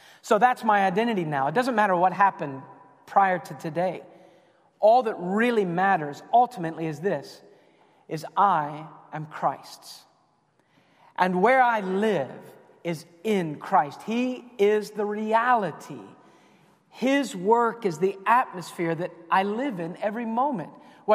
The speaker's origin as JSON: {"language": "English", "region": "Mississippi", "country": "United States", "said": "So when I went to Canada, they said, so you're from where? And I would say, from Mississippi, and they say, you don't sound like Mississippi."}